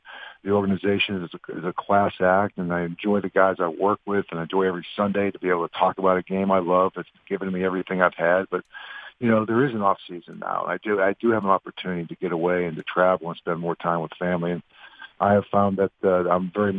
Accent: Crafton, Pennsylvania, United States; I grew up in Crafton and they grew up in Fox Chapel on the other side of the river. And, you know, but it was still the same elements that exist in Pittsburgh.

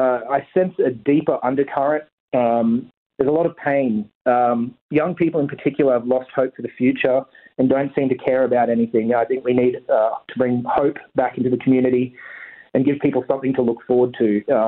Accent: Toowoomba, Queensland, Australia; born there; My connections to the region, I was born in Toowoomba. … have been in the region for a long time. My great-grandmother came over on the boat from Denmark.

